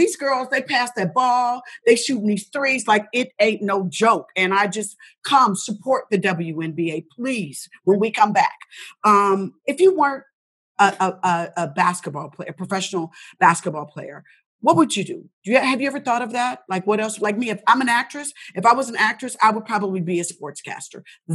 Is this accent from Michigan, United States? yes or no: no; Indianapolis, Indiana, United States; I mean, I was like, well, I'm from Indianapolis, Indiana. So I'm a Hoosier. So we grow up.